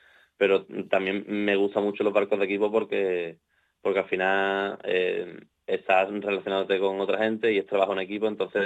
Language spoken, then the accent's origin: Spanish; Algeciras, Andalusia, Spain; yo estoy en un club de Sevilla, pero yo no soy de Sevilla, soy de Algeciras